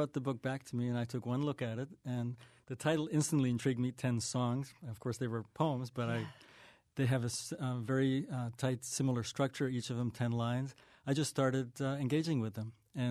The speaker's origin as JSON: {"language": "English", "region": "Budapest", "country": "Hungary", "tie": "born or raised there", "moved": "yes", "said": "Actually, not when I was growing up. I was born in Budapest, and my parents kind of shielded us from things like that."}